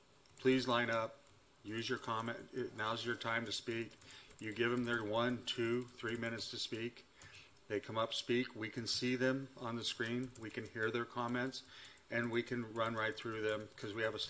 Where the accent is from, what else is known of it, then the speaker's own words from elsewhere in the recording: Dublin, California, United States; I come from Dublin.